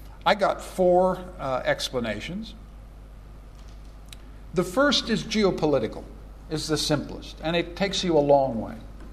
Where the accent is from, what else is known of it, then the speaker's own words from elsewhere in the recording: Canada; and I'm a Canadian, so I glow with pride.